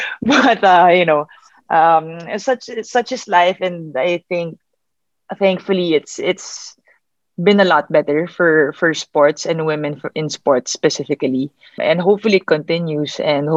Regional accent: Philippines; Even me at a young age, as a Filipino, Filipina specifically, there weren't many to look up

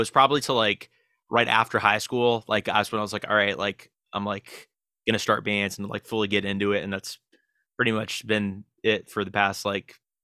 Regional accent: Florida, United States; also born or lived in Baltimore; So I'm actually not from Florida. I'm from Baltimore. Yeah. I moved here when I was real young though. So, I mean, you could say that I'm from Florida. Yeah, I just, you know, we moved to like right outside of Fort Lauderdale

